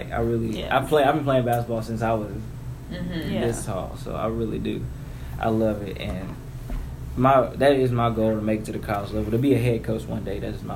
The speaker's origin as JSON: {"language": "English", "town": "Waco", "region": "Texas", "country": "United States", "said": "Because I used to go to all Baylor women's basketball games. I'm from Waco."}